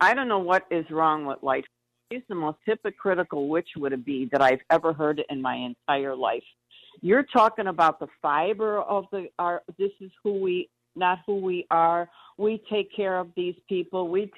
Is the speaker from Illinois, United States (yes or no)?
yes; Chicago, Illinois, United States; I grew up in Chicago, and I'm so saddened. I'm pushing 80, for God's sake.